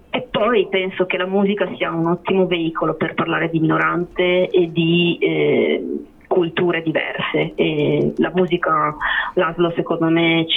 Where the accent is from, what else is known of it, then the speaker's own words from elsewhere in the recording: Veneto, Italy; io in quanto veneta e di Rimpettaia